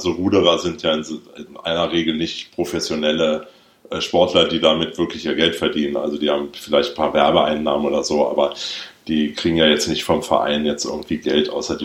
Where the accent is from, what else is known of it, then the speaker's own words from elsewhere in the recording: Berlin, Germany; ich bin ja in West-Berlin aufgewachsen.